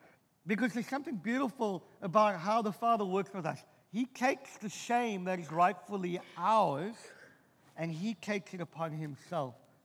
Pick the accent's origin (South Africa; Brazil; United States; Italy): South Africa; Cape Town, Western Cape; I come from Cape Town, and I'm a Cape Coloured